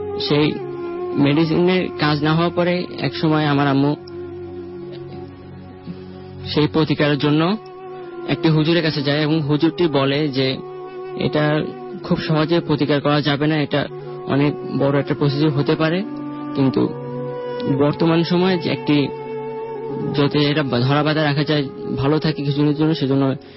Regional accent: Chittagong, Chittagong Division, Bangladesh; চট্টগ্রাম থেকে এসেছি আমি।

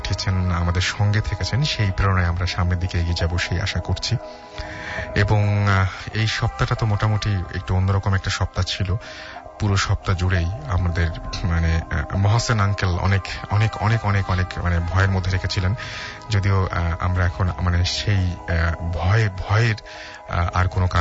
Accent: Ulipur, Rangpur Division, Bangladesh; আমাদের বাড়ি কুড়িগ্রাম ডিস্ট্রিক্টের উলিপুর থানায়।

